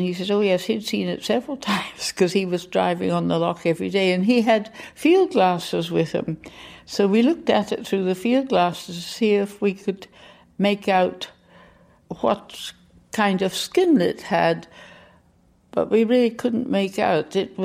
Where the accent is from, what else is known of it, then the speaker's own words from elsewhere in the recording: Stanley, Falkland Islands; I was born in the Falkland Islands in 1927. My father was a senior medical officer in the colonial service, and we lived in Port Stanley.